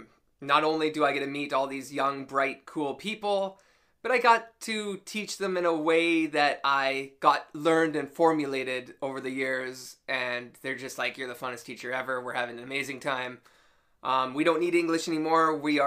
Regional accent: Canada; And as a Canadian, damn, did he school me.

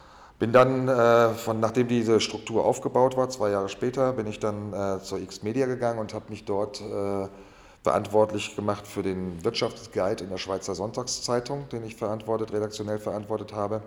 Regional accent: Bochum, North Rhine-Westphalia, Germany; gebürtig bin ich aus dem Ruhrgebiet, aus Bochum, also tief im Westen. Dort bin ich auch groß geworden, als Junge sozusagen. Habe dort dann auch mein Abitur gemacht in Bochum

